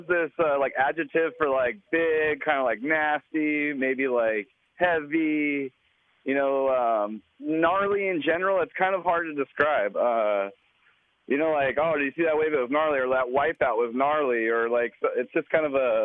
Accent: Imperial Beach, California, United States; I'm from Imperial Beach, California.

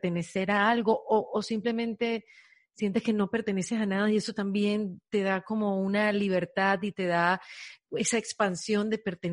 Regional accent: Venezuela; now in Miami, United States; Yo soy venezolana, emigré hace 8 años a Miami

